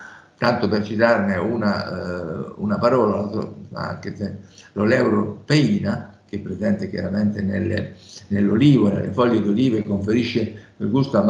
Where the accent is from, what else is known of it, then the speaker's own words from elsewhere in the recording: Piedmont, Italy; Io, insomma, comincio ad avere una certa età, quindi mi ricordavo che io vengo dal Piemonte, dalla campagna delle Langhe